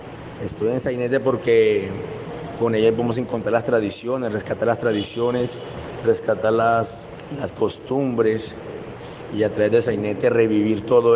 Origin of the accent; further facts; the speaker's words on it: Caucasia, Antioquia, Colombia; soy del municipio de Caucasia, Antioquia, 29 años de edad, vivo en el casco urbano.